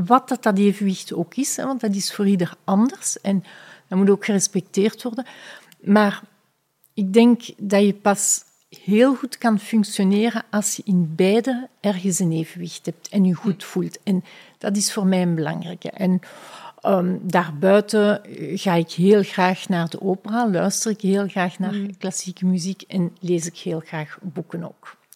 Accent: Leuven, Flemish Brabant, Belgium; now in Brussels, Belgium; Ik ben van Leuven afkomstig, een heel mooie universiteitsstad in België, universiteit van 1425, een van de oudste universiteiten, wat heel mooi is. Ik ben daar opgegroeid, maar woon al meer dan 30 jaar

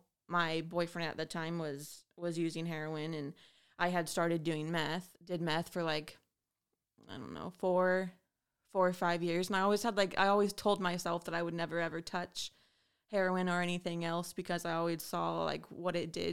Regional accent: Astoria, Oregon, United States; moved away as an adult; I grew up in Astoria, Oregon, and I lived there until a year ago, until I moved here.

